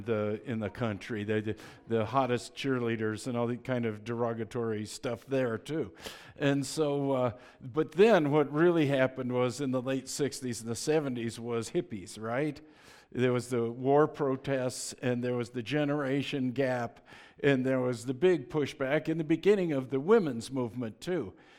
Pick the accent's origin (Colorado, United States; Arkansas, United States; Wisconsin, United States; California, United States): Colorado, United States; Boulder; not only did I grow up in the 60s and 70s, but I grew up in Boulder in the 60s and 70s.